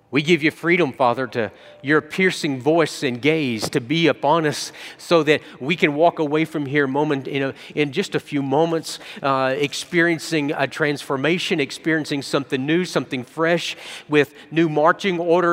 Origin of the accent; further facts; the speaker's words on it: Hugo, Oklahoma, United States; all they could remember was my hometown. They wouldn't remember my name, so I was from Hugo, Oklahoma.